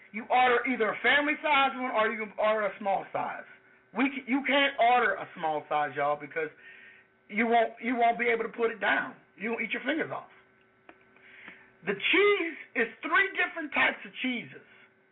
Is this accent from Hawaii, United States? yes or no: no; Louisiana, United States; because I have been born and raised in Louisiana, and I know what good food is